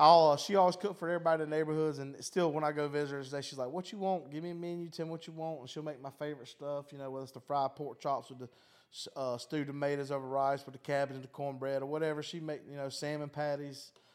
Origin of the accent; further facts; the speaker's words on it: South Carolina, United States; So in Charleston, I'm from South Carolina.